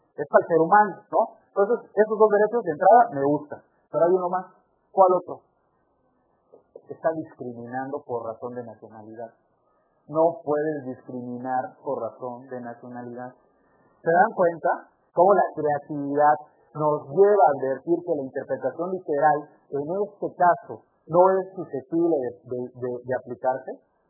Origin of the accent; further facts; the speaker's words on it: Campeche, Mexico; El mío, yo soy de Campeche, digo, puede ser, igual no.